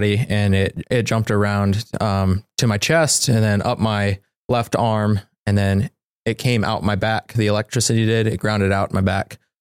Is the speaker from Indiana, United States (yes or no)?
yes; Goshen, Indiana, United States; So I grew up here in Goshen area. I was technically in Frame for my whole life up until I was about in college.